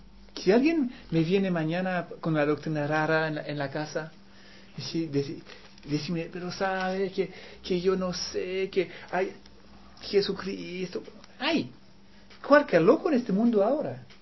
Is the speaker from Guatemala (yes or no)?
no; Switzerland; En mi país somos los campeones del mundo de la diplomacia. Los suizos en Ginebra hay la ONU, la OPEP, toda la organización con 3, 4, 5 palabras están allá.